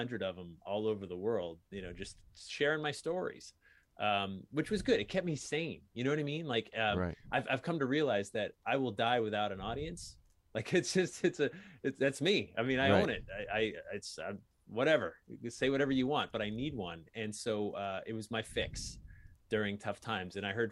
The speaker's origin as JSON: {"language": "English", "region": "Connecticut", "country": "United States", "tie": "born or raised there", "said": "I grew up in Connecticut."}